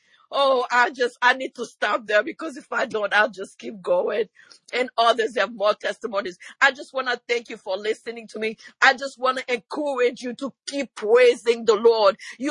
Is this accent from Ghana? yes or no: no; Haiti; I was born in Haiti and raised in an orphanage.